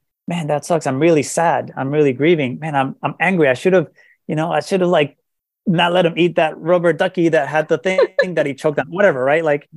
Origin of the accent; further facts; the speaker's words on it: Colombia; I grew up in Colombia, South America, wonderful place. Everybody's so nice. But culturally, at least what I experienced, you know, is that I grew up Catholic, going to Catholic school.